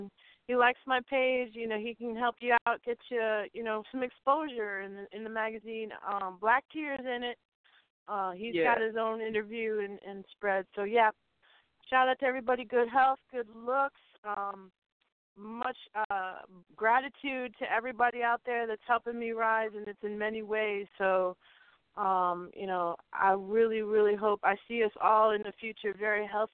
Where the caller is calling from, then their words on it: Massachusetts, United States; I'm calling from Western Massachusetts.